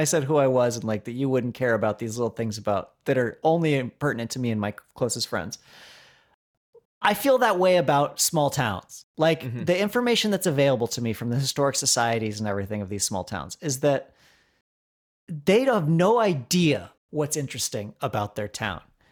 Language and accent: English; Colorado, United States; listened to old shows from the local radio station called KDNK from my hometown